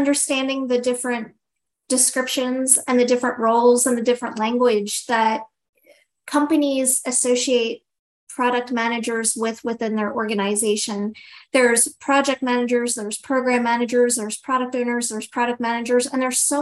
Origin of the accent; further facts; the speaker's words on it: Philadelphia, Pennsylvania, United States; Now, I am originally from Philadelphia. Some people might not know what that means, but we kind of have a bit of a tough skin.